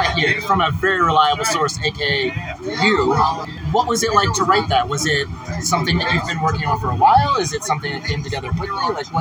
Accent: Montreal, Quebec, Canada; I'm down, obviously, for South by Southwest. I'm from Montreal.

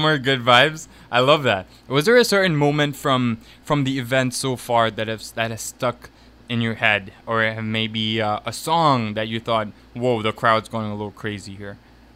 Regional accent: Tanzania; I grew up from a music family. I'm from Tanzania in East Africa.

